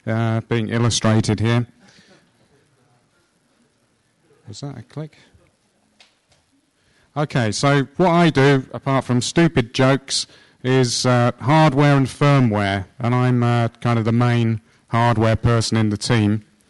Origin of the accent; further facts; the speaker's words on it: England, United Kingdom; I'm English.